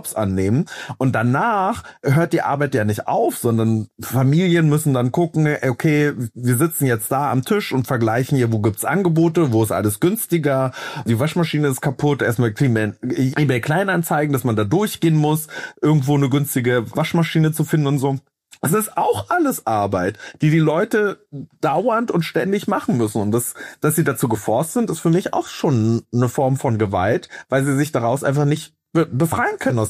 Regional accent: Brandenburg, Germany; Also ich bin aus der Arbeiterklasse, ich bin in einem Block in Brandenburg groß geworden

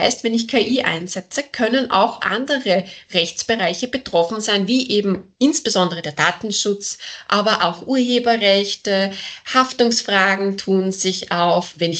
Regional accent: Vienna, Austria; Ich bin ja aus Wien

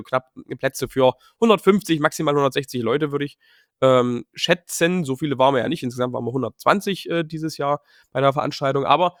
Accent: Dessau, Saxony-Anhalt, Germany; ich komme aus Dessau, ich bin da groß geworden. Ich wohne da seit, naja, fast 30 Jahren, nicht die ganze Zeit, aber fast.

